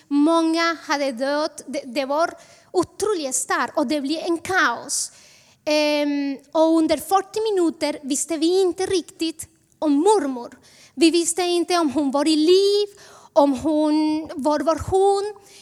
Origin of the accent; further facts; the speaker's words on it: Colombia; now in Sweden; Jag kommer från Colombia. Och jag bodde i Bogotá, Colombias huvudstad.